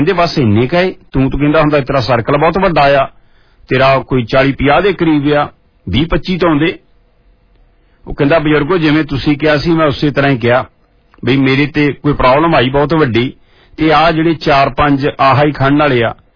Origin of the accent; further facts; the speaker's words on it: Punjab, India; ਪੰਜਾਬ ਦੇ ਵਿੱਚ ਮੇਰੇ ਪਿੰਡ ਮੇਲਾ ਹੁੰਦਾ ਪੀਰਾਂ ਦੀ ਜਗ੍ਹਾ ਤੇ